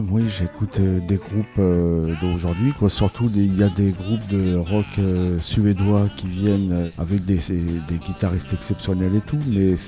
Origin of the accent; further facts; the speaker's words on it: Paris, Île-de-France, France; born there; Alors, je suis né à Paris en 63.